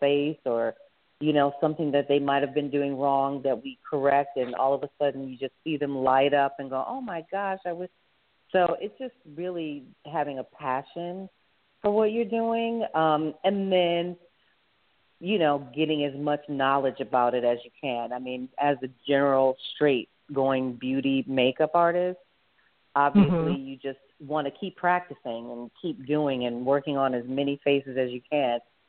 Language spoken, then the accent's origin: English; Toledo, Ohio, United States; moved away as an adult; now in New York, United States; I moved to New York from Toledo, Ohio, to become a fashion designer.